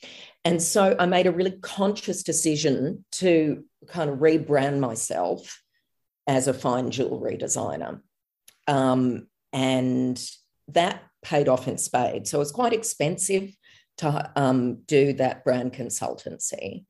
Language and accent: English; Perth, Western Australia, Australia; I grew up in Perth and did work experience in a jewellery workshop.